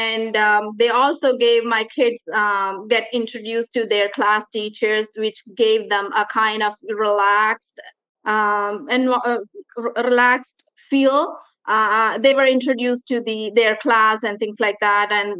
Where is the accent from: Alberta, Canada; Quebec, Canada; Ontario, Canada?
Ontario, Canada; moved away as an adult; now in United States; I came from Canada, Ontario, and they follow the same system as the U.S.